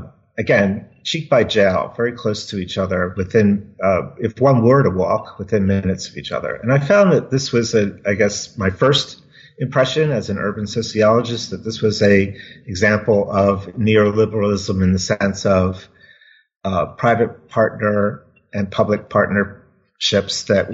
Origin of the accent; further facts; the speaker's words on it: Wilmington, Delaware, United States; moved away as an adult; So I grew up in Wilmington, Delaware. I guess I left there for graduate school.